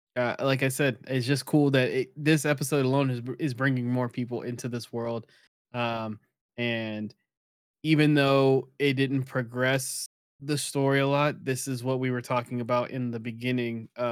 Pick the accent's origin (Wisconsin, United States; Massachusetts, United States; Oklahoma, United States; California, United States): Massachusetts, United States; born there; I was born in Massachusetts.